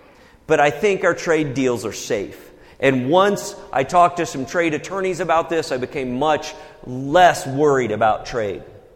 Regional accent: Midwest, United States; I'm from the Midwest. I realize that's oftentimes coming out here kind of a dirty word.

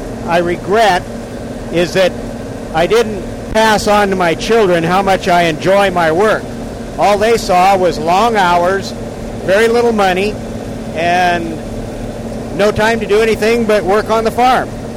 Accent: Lewiston, Idaho, United States; also born or lived in Orofino, Idaho; I went to grade school in Orofino, Idaho, graduated from high school in Lewiston. My grandfather farmed about 15 miles south of Colfax, but I didn't grow up on the farm.

